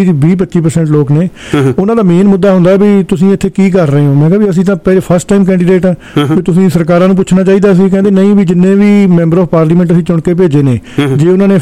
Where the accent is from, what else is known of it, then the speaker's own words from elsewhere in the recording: Fidde Kalan, Punjab, India; moved away as an adult; also born or lived in Bathinda; now in Canada; ਮੇਰਾ ਜਨਮ ਬਠਿੰਡੇ ਦਾ, ਮੇਰਾ ਜ਼ਿਲ੍ਹਾ ਫਰੀਦਕੋਟ ਹੈ ਅਤੇ ਪਿੰਡ ਮੇਰਾ ਫਿੱਡੇ ਕਲਾਂ